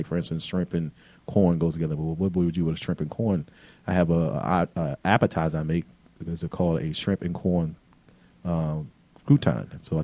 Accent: Philadelphia, Pennsylvania, United States; I'm from Philadelphia, of course, my hometown.

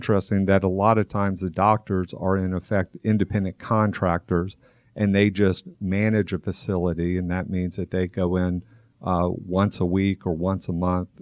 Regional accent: Birmingham, Alabama, United States; also born or lived in Michigan; now in Atlanta, United States; I grew up in Birmingham, Alabama, then went to Michigan for college, Emory for law school, and have been here in the greater Atlanta area for the past 30 years.

